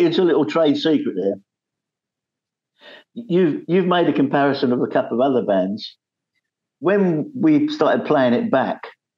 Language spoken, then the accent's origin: English; London, United Kingdom; now in England; I live out of London now, although I was born and brought up in London.